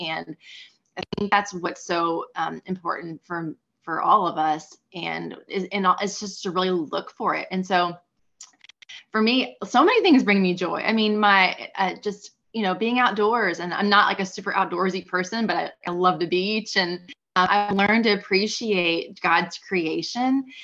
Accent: Louisville, Kentucky, United States; I am right outside of Louisville, Kentucky. So I was born and raised in Louisville and stepped outside for 4 years to go to college, just 60 miles down the road in Lexington.

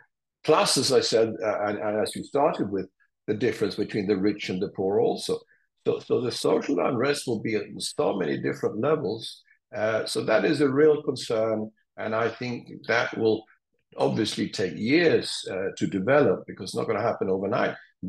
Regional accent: Sweden; I grew up, I was born there. I'm Swiss and Swedish, but I was born in Sweden.

